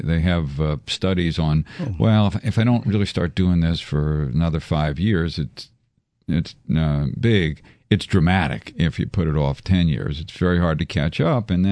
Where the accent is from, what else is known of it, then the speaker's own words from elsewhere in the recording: the South, United States; I'm from the South.